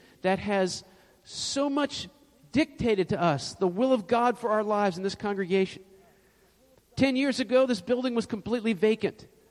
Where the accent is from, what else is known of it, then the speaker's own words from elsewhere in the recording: Washington, District of Columbia, United States; except I would pass in the night through Richmond. And that was because I was from Washington.